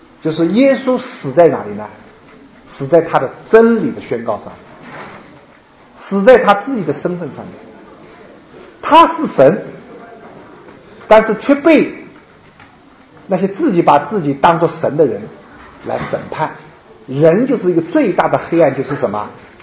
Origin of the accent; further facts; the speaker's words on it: Shanghai, China; 应该是我们上海人石和蛇分不清楚